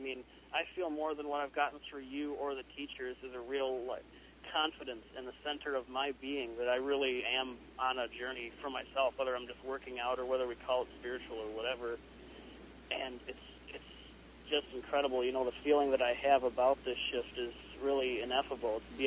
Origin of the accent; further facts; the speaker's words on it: Michigan, United States; Oh, I'm from Michigan.